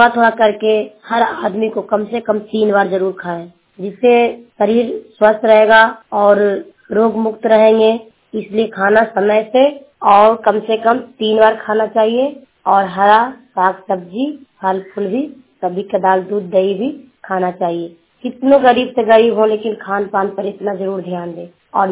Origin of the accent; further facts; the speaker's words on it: Chero, Bihar, India; मैं चेरो गाँव हनौत ब्लॉक जिला नालंदा के रहने वाली हूँ